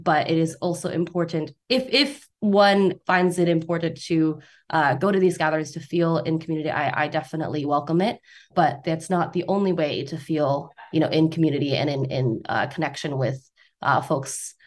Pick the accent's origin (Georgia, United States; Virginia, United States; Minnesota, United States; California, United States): California, United States; Arcadia; I grew up in Arcadia, which is just a little ways away from Monterey Park. They're all a part of this enclave. You know, it's called the San Gabriel Valley.